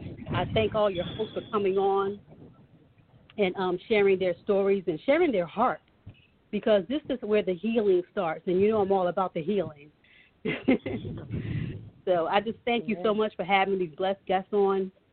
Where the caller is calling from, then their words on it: Pennsylvania, United States; host of Awakening the Goddess, and I'm calling from Pennsylvania, outside of Philadelphia.